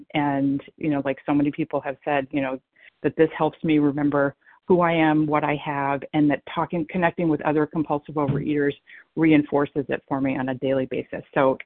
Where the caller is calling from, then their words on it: Massachusetts, United States; I am calling from Massachusetts and very, very grateful to be here.